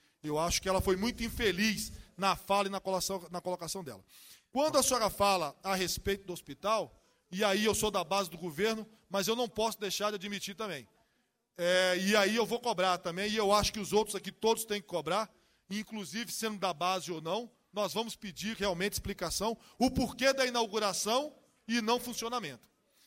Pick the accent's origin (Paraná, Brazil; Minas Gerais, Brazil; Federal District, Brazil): Federal District, Brazil; Sobradinho; sou de Sobradinho também.